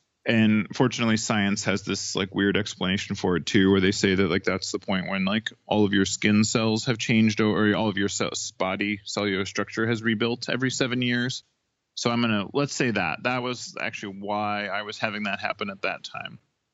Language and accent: English; Cleveland, Ohio, United States; I mean, it's also like I'm from Cleveland, so there's a strong like labor union background, you know, moral obligation to like owning the means of production and all that that I had grown up in.